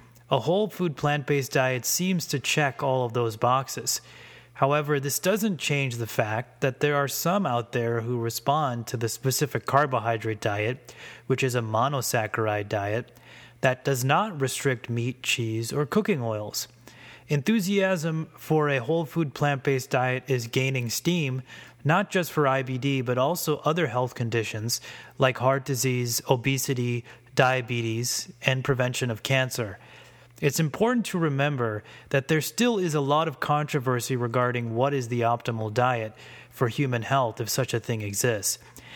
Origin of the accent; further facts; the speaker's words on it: Chicago, Illinois, United States; Okay, yeah. Yeah, that's my hometown.